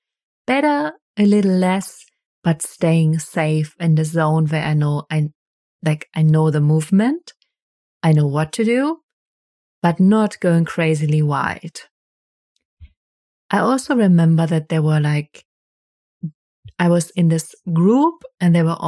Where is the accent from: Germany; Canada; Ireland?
Germany; English is a second language; Like even in Germany, I grew up in Germany.